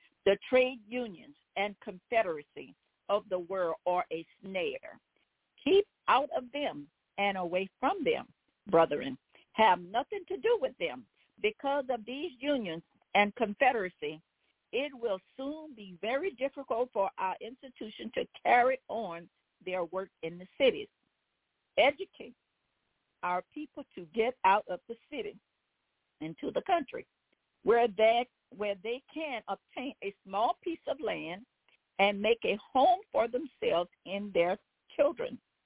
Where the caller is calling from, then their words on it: Baton Rouge, Louisiana, United States; I'm calling from Baton Rouge, Louisiana.